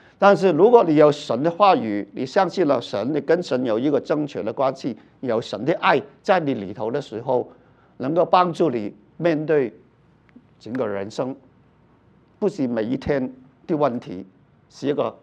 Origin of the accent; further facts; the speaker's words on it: Guangdong, China; 我们广东人说就是中风血栓